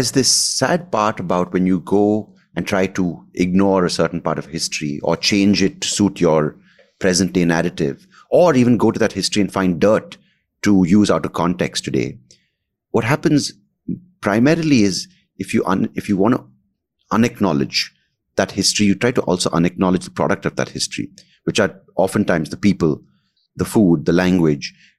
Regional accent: Bangalore, Karnataka, India; I remember growing up in Bangalore, we didn't have so much of this

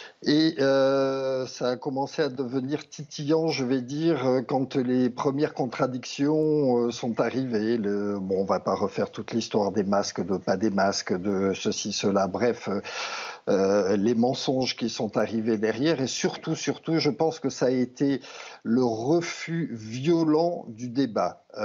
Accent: France; c'est mon pays, j'y ai travaillé pendant 25 ans, je suis français

